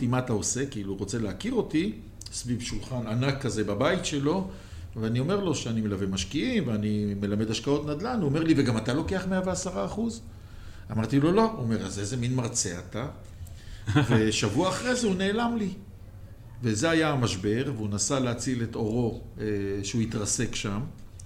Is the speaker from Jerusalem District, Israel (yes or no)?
yes; Jerusalem, Jerusalem District, Israel; אתה יודע, אני ירושלמי.